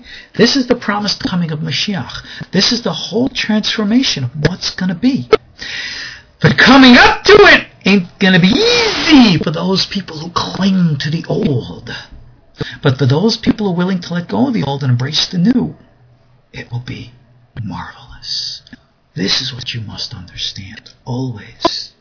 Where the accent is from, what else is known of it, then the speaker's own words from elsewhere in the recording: Long Island, New York, United States; accent: East Coast; now in Israel; When I grew up here, I grew up on Long Island, New York. And I still haven't lost my good old East Coast accent.